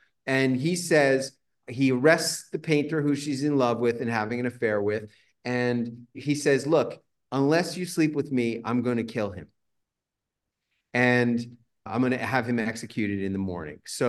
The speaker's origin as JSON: {"language": "English", "region": "New York", "country": "United States", "tie": "born or raised there", "said": "I grew up on the 18th floor of an apartment building on 23rd Street and 2nd Avenue."}